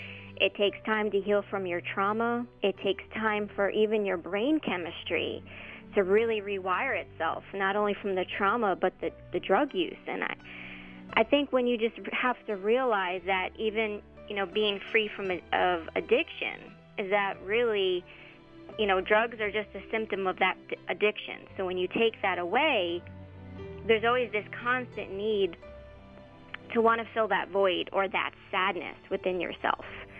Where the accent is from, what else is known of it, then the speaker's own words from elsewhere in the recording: New Jersey, United States; now in Gainesville, United States; like I said, I'm from New Jersey, and I decided to stay around here. I actually moved to Gainesville, Florida